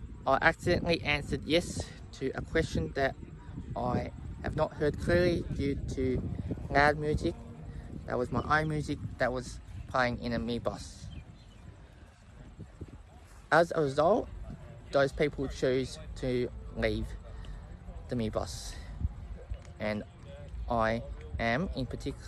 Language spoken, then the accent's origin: English; Australia; There is no drug testing system like that in New Zealand, unlike in my home country of Australia.